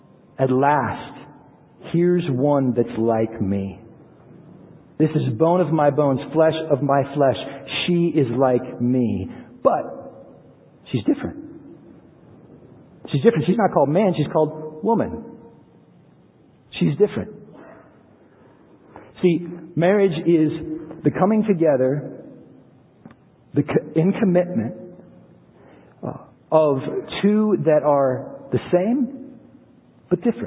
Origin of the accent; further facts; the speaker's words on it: United States; But we're from America, so there's some interest in America and how things work, especially in West Africa.